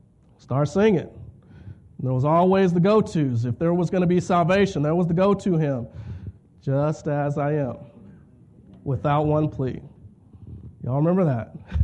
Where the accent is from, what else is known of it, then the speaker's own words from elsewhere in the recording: Plano, Texas, United States; I grew up in the First Baptist Church of Plano, Texas. That's where I went to church every day.